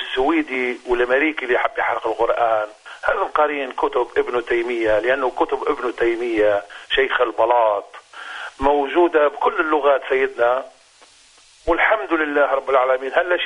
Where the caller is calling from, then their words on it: Tunisia; احنا ستة عائلات من تونس